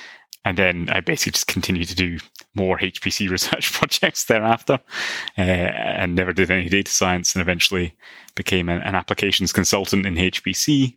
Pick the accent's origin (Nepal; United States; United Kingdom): United Kingdom; Milton Keynes, South East England; accent: Scottish; also born or lived in London; I was actually born in London and raised in Milton Keynes, so apologies for adopting a somewhat Scottishish accent.